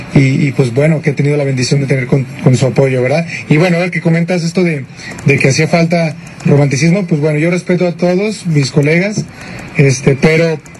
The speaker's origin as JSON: {"language": "Spanish", "region": "Querétaro", "country": "Mexico", "tie": "born there", "also_born_or_lived": "Aguascalientes", "said": "yo nací en la ciudad de Querétaro y después me fui a la ciudad de Aguascalientes, ahí me registraron. Soy hijo de militares, mi papá es militar y mi mamá también, los dos ya están retirados, pero son militares."}